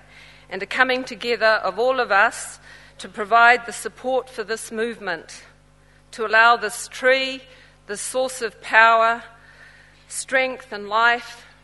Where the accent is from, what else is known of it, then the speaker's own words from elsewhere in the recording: Cook Islands; I am from the Cook Islands, which is, for those of you who don't know, a small group of islands in the middle of the South Pacific. Okay. As an indigenous woman from the Pacific